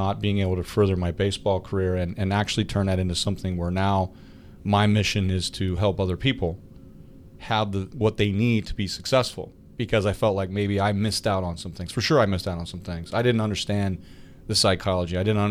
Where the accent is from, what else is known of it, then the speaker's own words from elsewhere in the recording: Clarion, Pennsylvania, United States; And so I went to Clarion University, my hometown university